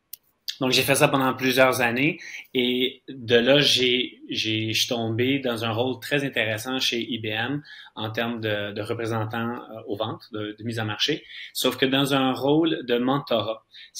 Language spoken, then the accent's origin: French; Quebec, Canada; also born or lived in Brazil; Donc, moi, je suis d'origine brésilienne, mais j'ai grandi mon adolescence au Québec.